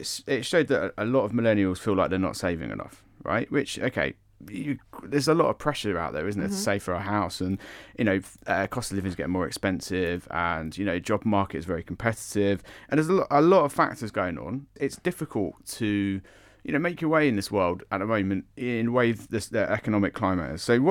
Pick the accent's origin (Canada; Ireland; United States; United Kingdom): United Kingdom; We're so British about it.